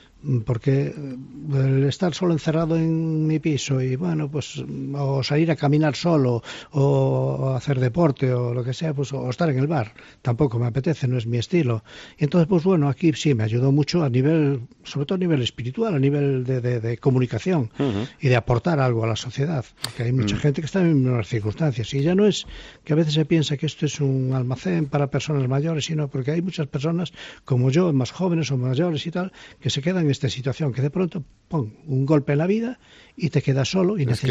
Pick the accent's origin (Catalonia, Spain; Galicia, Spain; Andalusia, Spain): Galicia, Spain; Boimorto; Del interior de la provincia de La Coruña, de la tierra donde nació